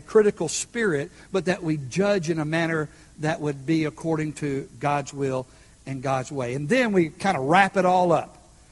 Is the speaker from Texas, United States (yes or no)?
yes; Texas, United States; I know, we're Texan, but envision what you see on TV.